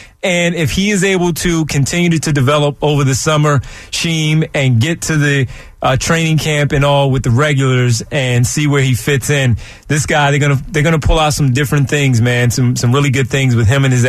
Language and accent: English; Wynnefield, Pennsylvania, United States; Let's start things off in Winfield, my hometown, my part of town.